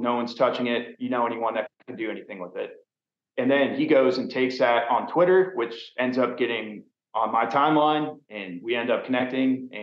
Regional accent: Tampa, Florida, United States; We're both from Tampa.

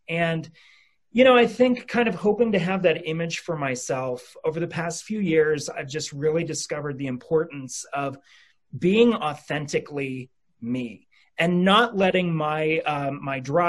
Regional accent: Montana, United States; moved away as an adult; You know, I moved here in 2004 from Montana, grew up on a farm. I'm sure I don't look it now, but I grew up on a farm in Montana.

